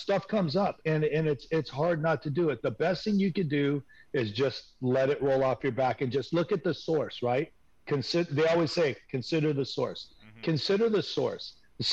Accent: San Francisco, California, United States; And we went to San Francisco, which is my hometown.

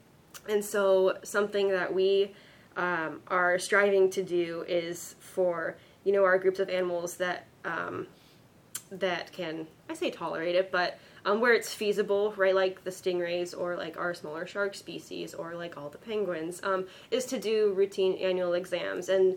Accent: California, United States; Ironic, I know, because I'm from California.

